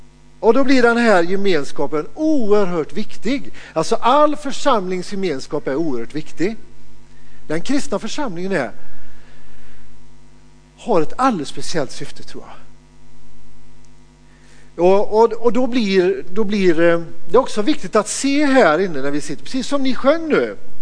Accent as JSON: {"language": "Swedish", "town": "Lidköping", "region": "Västra Götaland County", "country": "Sweden", "said": "en hemma i Lidköping där vi kommer. Vi kommer från Lidköping. Den lilla staden med den stora sjön."}